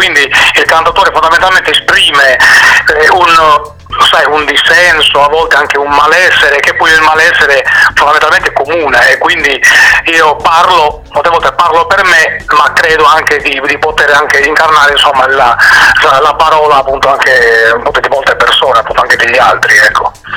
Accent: Sardinia, Italy; essendo sardo, diciamo, l'attaccamento alla mia terra

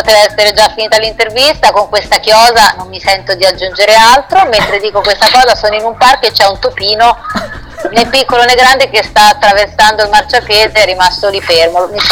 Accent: Marche, Italy; alle Marche, che è la mia terra d'origine

